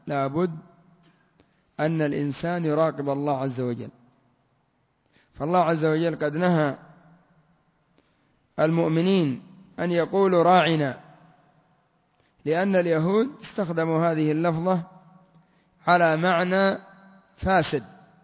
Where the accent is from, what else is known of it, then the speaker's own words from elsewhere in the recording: Yemen; ومن الألفاظ القبيحة عندنا في اليمن الحلف بالأمانة